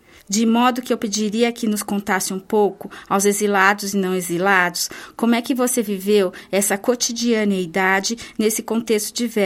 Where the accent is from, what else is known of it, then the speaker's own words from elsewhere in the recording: Lebu, Biobío, Chile; compreendi melhor o vilarejo de onde venho e onde nasci. Porque, no fundo, penso que a minha grande universidade foram dois pequenos vilarejos, Lebu e Perruém, onde fiz minha experiência de menino e de adolescente. Lebu, zona mineira, a mais pobre do Chile.